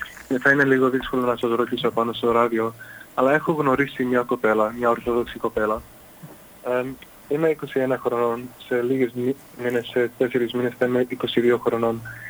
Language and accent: Greek; Adelaide, South Australia, Australia; είμαι από την Αδελαίδα, Αυστραλία